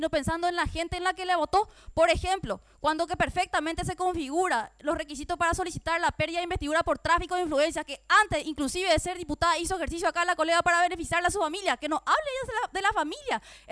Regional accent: Paraguay; como una paraguaya que trata de cumplir las leyes

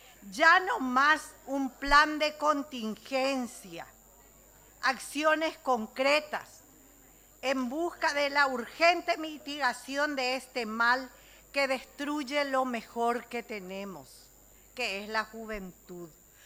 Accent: Unión, San Pedro, Paraguay; porque el distrito de Unión también está involucrado. Es mi ciudad de origen.

